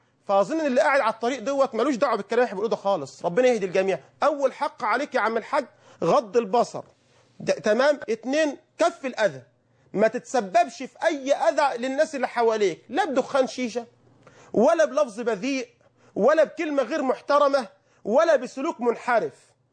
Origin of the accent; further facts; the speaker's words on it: Egypt; اللهم احفظ بلدنا مصر واجعلها بلدا